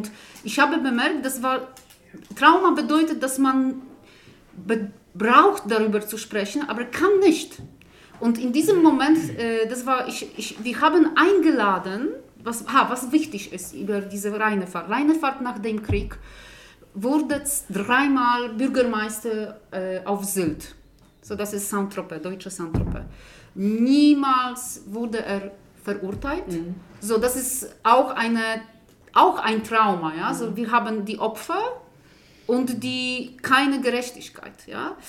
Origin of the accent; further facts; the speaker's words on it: Poland; German is a second language; weil wir sind aus Polen